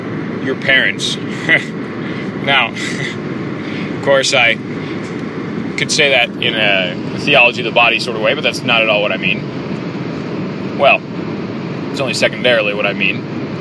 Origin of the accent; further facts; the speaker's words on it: California, United States; I grew up in California. It's the land of fruits, flakes, and nuts.